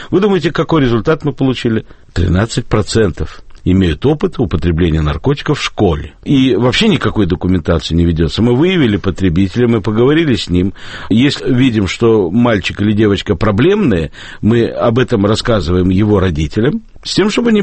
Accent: Saint Petersburg, Russia; now in Moscow, Russia; Я уроженец Ленинграда, этим горжусь. Я родился в клинике Отто. Поэтому я вот коренной ленинградец, хотя живу в Москве.

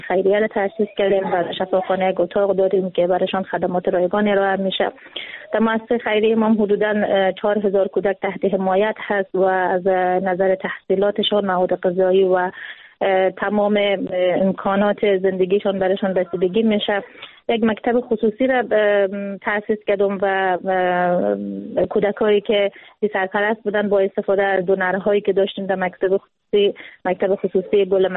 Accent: Afghanistan; also born or lived in Iran; ما اوایل که آمده بودیم افغانستان چون مهاجر بودیم در ایران

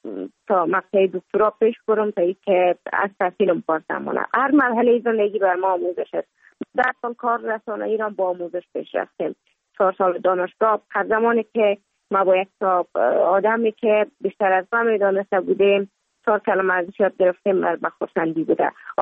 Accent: Kabul, Afghanistan; also born or lived in Mazar-i-Sharif; بعد از تولد من تا 5 سالگی ما در مزار بودیم، بعد نقل کابل شدیم چون به اساس کاربار که پدر جانم داشت ما در کابل زندگی نکردیم و من مکتب در اونجا خواندم. دوره طفولیت ما در کابل سپری کردیم

